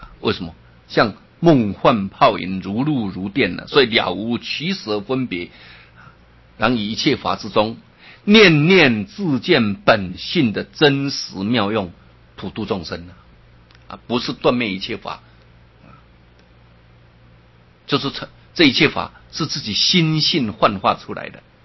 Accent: China; 所以自信我们中国人讲天嘛

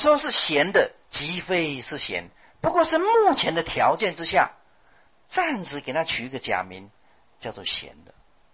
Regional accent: China; 这个四句话用我们中国人最常讲的话来讲

